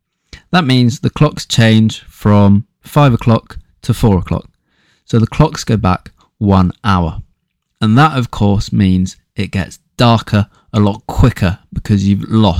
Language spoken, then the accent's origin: English; United Kingdom; Let's start with the weather because, well, we're British, of course.